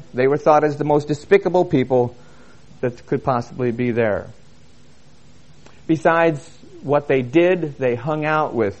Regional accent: Kansas, United States; When I was a child growing up in Kansas, we had a large garden.

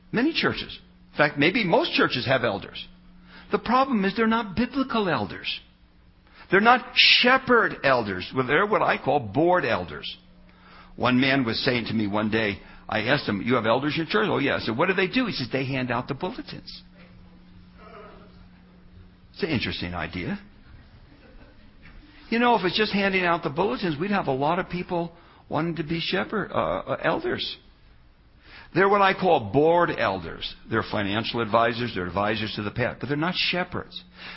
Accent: New Jersey, United States; moved away as an adult; now in Colorado, United States; I came to Colorado. If you had told me then I'd be 43 years here, I'd say, no. I was from New Jersey. I like the East Coast.

